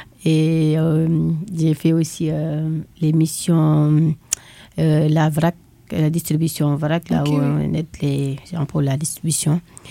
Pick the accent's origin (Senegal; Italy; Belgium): Senegal; Et je viens aussi du Sénégal.